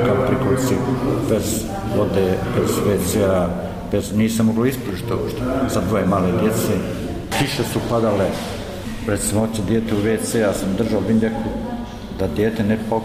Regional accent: Tešanj, Federation of Bosnia and Herzegovina, Bosnia & Herzegovina; born there; Meni je Goražde moja domovina. Ja sam rođen u Tešnju

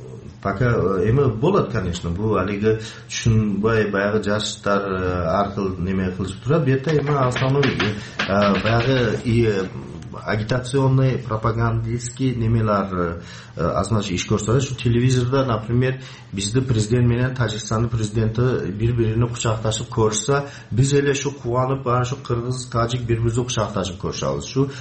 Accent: Uch-Korgon, Batken Region, Kyrgyzstan; born there; Kyrgyz is a second language; Эми биз ушу Кыргызстандын ушу Учкуронда ушакта төрөлгөнмүн 60-чы жыл.

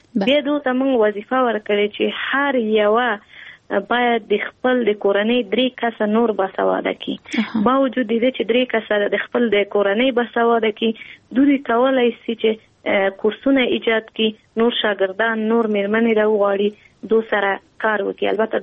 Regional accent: Kabul, Afghanistan; په کابل کې زیږیدلی یم په کابل کې لویه شوی یم

